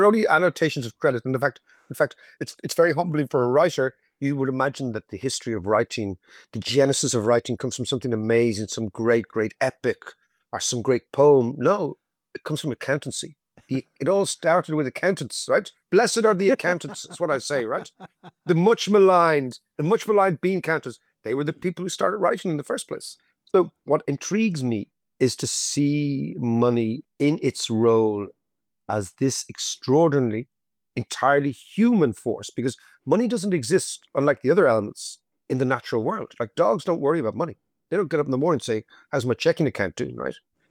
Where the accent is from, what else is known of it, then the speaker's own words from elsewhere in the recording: Ireland; because I'm an Irishman.